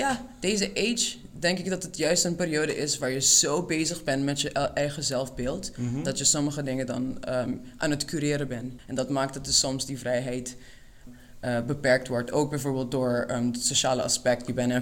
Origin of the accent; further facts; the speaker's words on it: Curaçao; now in Netherlands; ik kom uit Curaçao, dus ik kom hier en ik heb geen familie of geen... Niet echt een community.